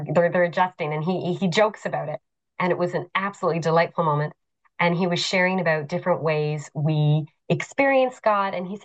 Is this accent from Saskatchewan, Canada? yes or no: no; Newfoundland and Labrador, Canada; I mean, I grew up in Newfoundland with testimony periods